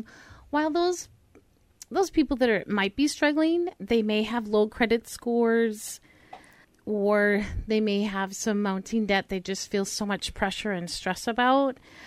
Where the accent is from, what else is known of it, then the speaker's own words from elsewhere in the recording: Pine Island, Minnesota, United States; Yeah, I'm from Pine Island.